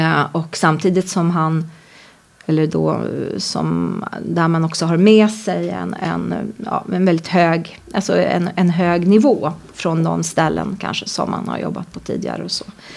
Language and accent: Swedish; Stockholm, Stockholm County, Sweden; born there; jag är ju född här i Stockholm